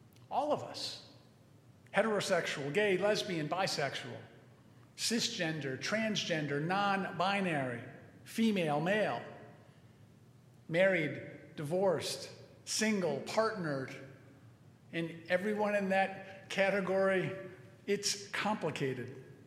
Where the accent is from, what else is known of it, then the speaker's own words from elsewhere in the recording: Connecticut, United States; I grew up in Connecticut and attended a big junior high school, now called a middle school, for 7th, 8th, and 9th grade